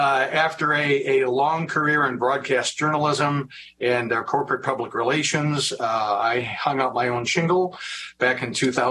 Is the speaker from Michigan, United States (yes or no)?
yes; Dearborn Heights, Michigan, United States; It's my hometown. I love it.